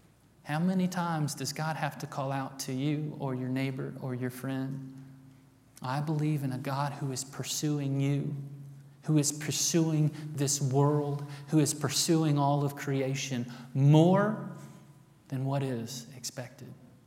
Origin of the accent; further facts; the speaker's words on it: Texas, United States; There's going to be a lot of words that I say wrong, because I'm from East Texas.